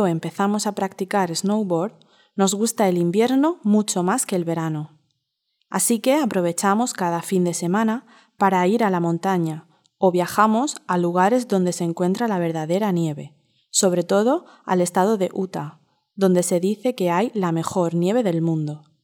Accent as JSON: {"language": "Spanish", "country": "Canada", "tie": "born or raised there", "also_born_or_lived": "Uruguay", "lives_now": "New York, United States", "said": "Soy uruguaya, pero me crié en Canadá y ahora vivo en Nueva York."}